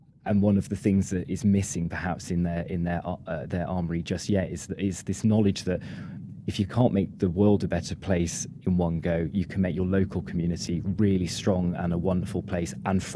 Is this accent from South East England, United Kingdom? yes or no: no; Chepstow, Wales, United Kingdom; But I grew up in South Wales in Chepstow, not in any way from a moneyed family